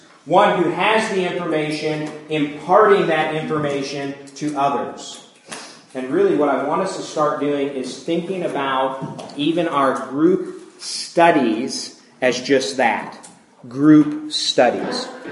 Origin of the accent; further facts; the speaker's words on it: Rockford, Illinois, United States; One of the greatest things that I remember growing up in Rockford was that the parents of my age group really did a great job of facilitating times for us young people to get together